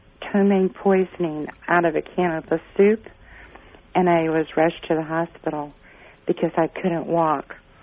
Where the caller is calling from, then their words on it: Ohio, United States; Oh, I'm in Ohio.